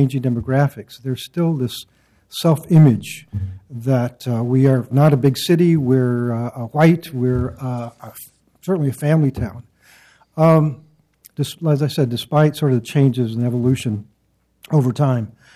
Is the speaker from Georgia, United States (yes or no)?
no; Portland, Oregon, United States; I grew up here in Portland, and my family was one of the first among the first Mexican families to settle here in Portland during the Second World War, actually.